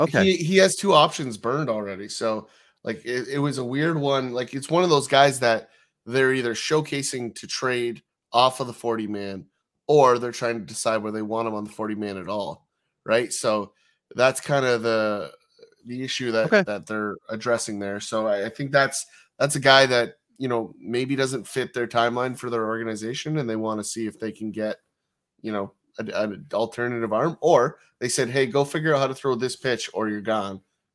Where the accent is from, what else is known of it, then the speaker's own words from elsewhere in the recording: Canada; totally we are Canadian.